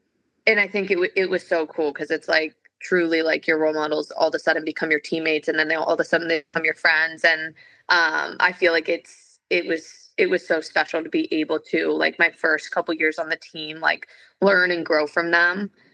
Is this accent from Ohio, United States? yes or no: yes; Cincinnati, Ohio, United States; I grew up in Cincinnati, went to Mount Notre Dame. All of my family's still in Cincinnati.